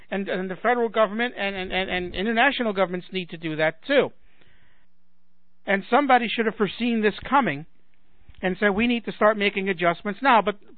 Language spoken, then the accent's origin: English; New York City, New York, United States; And back in my days in New York City, when I was growing up in New York